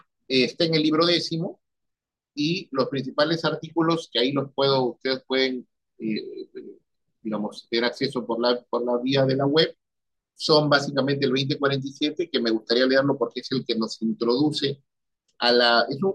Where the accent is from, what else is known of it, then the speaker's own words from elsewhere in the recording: Peru; lo que implica el derecho internacional privado de familia en mi país, en el Perú